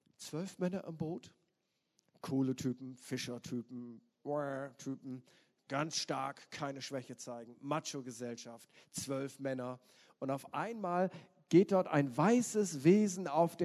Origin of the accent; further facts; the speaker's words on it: Northern Germany, Germany; Oder, ich komme aus Norddeutschland.